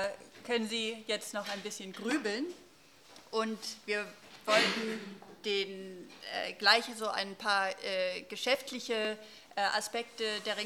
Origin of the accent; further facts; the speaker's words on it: United States; German is a second language; Sie hören immer wieder aus meinem Akzent, dass ich als Amerikanerin an die Frage von vollendete Tatsachen trete